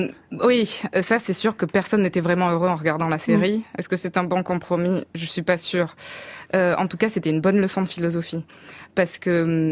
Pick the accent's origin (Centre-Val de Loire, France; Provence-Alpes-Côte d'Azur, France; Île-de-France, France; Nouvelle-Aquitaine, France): Provence-Alpes-Côte d'Azur, France; Marseille; Je suis marseillaise. J'ai fait des études à Paris.